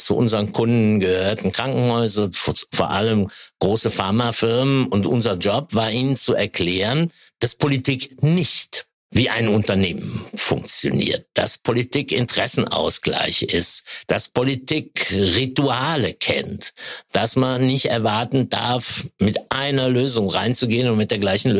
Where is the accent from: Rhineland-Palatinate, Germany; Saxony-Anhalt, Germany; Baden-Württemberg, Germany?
Rhineland-Palatinate, Germany; in der Eifel, wo ich ja herkomme, ich komme ja aus dem Ahrtal, wir sind ja beides Rheinland-Pfälzer